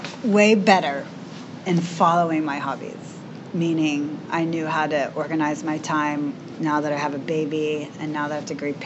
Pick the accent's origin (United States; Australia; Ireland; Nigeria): United States; Houston, Texas; moved away as an adult; now in California, United States; I grew up in the early 70s. I was born in 1973 in Houston, Texas.